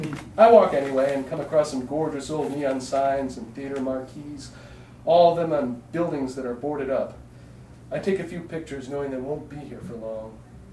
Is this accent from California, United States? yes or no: no; New York City, New York, United States; I'm a New Yorker. This is home. I take the city for granted, as with anything familiar.